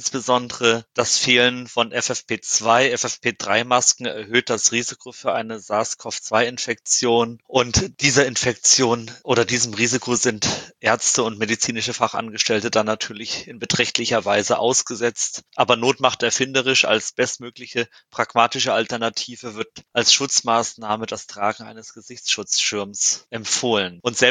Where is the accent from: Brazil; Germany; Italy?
Germany; Hesse; ich bin Hesse.